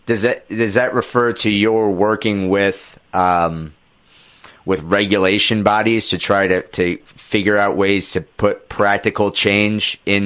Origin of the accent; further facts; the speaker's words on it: St. Louis, Missouri, United States; now in Lexington, United States; I'm from St. Louis. I've only been here for a couple of years